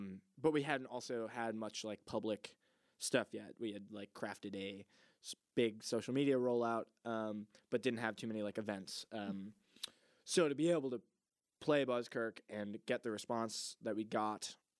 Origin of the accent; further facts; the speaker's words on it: Chicago, Illinois, United States; now in Bloomington, United States; I grew up in Chicago, Chicagoland area, ended up being a part of the music scene over there as a teenager